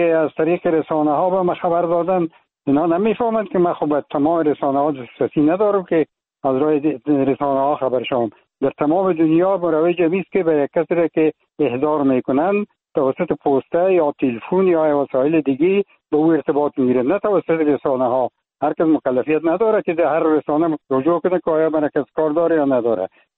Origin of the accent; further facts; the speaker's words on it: Afghanistan; moved away; من خاله فعلا در افغانستان نیستم، من خارج از افغانستان هستم